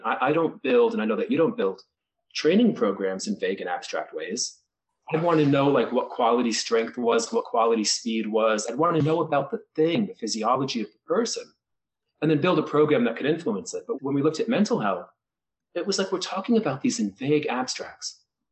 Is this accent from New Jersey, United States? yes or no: yes; New Jersey, United States; now in Maine, United States; New Jersey.